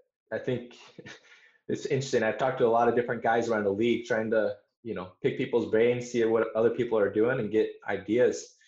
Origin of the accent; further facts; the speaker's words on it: Fort Collins, Colorado, United States; Yeah, so I'm originally from Northern Colorado, Fort Collins to be exact. Born and raised there